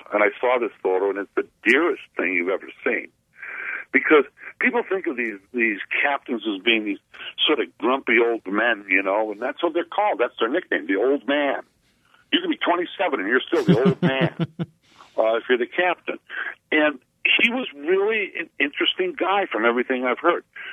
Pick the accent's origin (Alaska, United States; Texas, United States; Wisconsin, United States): Wisconsin, United States; Milwaukee; now in Kenosha, United States; I was raised in Milwaukee, and even though I was living here in Kenosha when the Fitzgerald went down